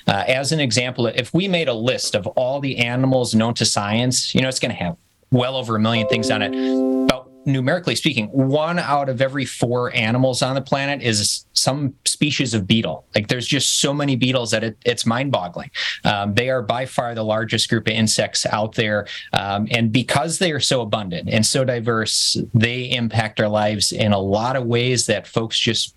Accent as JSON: {"language": "English", "town": "Franksville", "region": "Wisconsin", "country": "United States", "tie": "born or raised there", "said": "I did, yeah. I grew up in Racine County, a little farm town called Franksville, which is pretty close to the Milwaukee county line."}